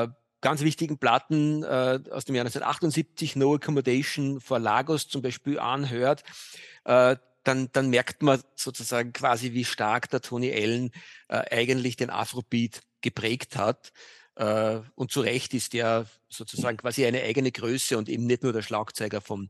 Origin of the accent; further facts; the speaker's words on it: Austria; Aber da gibt es ein Projekt, das für uns als Österreicher